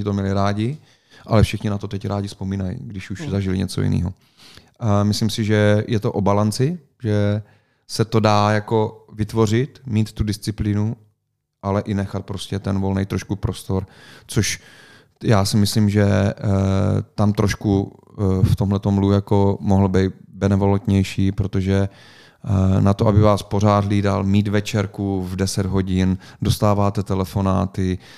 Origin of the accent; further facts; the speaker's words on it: Třebíč, Vysočina Region, Czechia; on měl strejdu, on měl rodinu Střebíči, že odkud pocházím